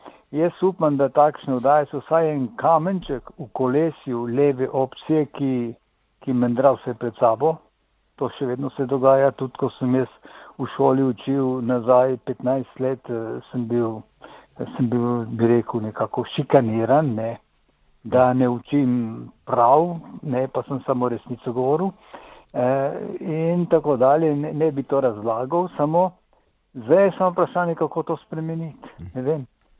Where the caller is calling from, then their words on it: Koper, Coastal–Karst, Slovenia; iz Kopra. Zelo sem vesel, ko poslušam svojega nekdanjega sošolca iz Vipave